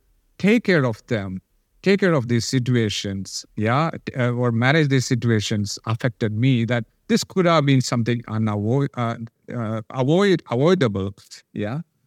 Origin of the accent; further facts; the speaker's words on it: Kerala, India; my hometown from where I originally am, from Kerala